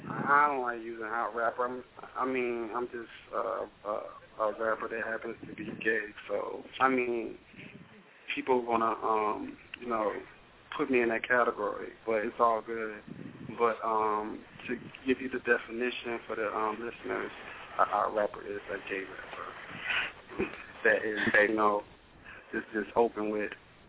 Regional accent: North Carolina, United States; I'm from North Carolina.

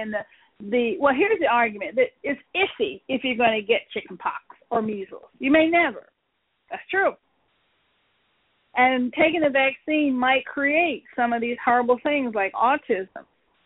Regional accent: United States; As American, I think that it's dangerous not to have your child immunized.

